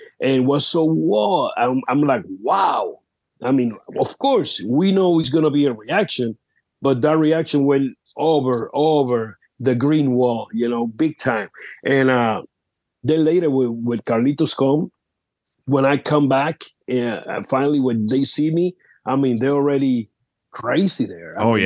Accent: Puerto Rico; We have a show, the 16, here in Puerto Rico, but it's going to be in my hometown

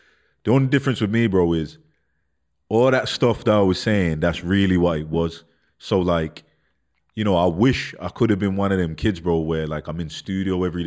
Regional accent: Birmingham, West Midlands, United Kingdom; I'm just from Handsworth, innit? I'm from Brum, bro.

